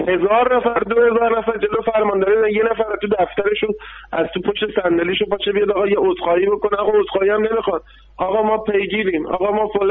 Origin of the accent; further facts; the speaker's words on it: Abadan, Khuzestan, Iran; also born or lived in Isfahan; من زمان جنگ که شده خانواده رفتن اصفهان زندگی کردم، بعد 30 و چند سال برگشتم، به امیدی برگشتم به وادگاهم که خیلی چیزای بهتر ببینم. الان تو این 4-5 سالی که برگشتم از اصفهان اومدم آبادان